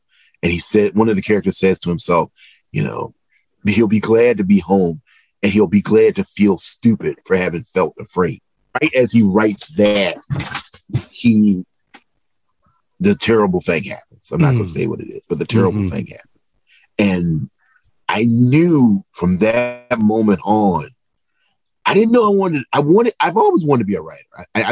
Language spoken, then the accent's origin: English; Virginia, United States; I'm from Southeastern Virginia.